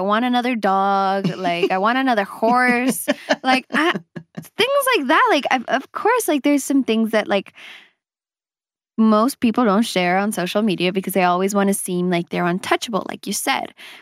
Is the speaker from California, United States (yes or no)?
yes; Los Angeles, California, United States; born there; And I'm like, yes, I was born in Los Angeles. That's good that you know that. But like, it doesn't take from me being Mexican or not.